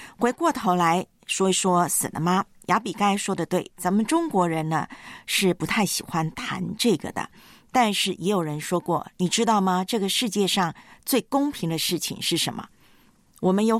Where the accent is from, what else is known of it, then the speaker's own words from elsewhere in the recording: Taiwan; 因为我是在台湾长大的嘛。